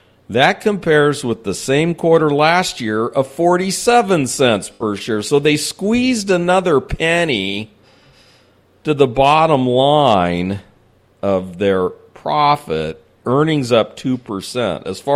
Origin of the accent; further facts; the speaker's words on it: San Diego, California, United States; Look, I'm from San Diego, and I badmouth Qualcomm all the time.